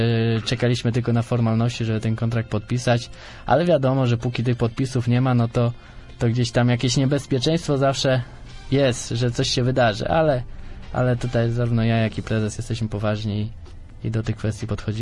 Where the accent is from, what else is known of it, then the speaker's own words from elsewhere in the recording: Zielona Góra, Lubusz Voivodeship, Poland; każdy wie, że jestem z Zielonej Góry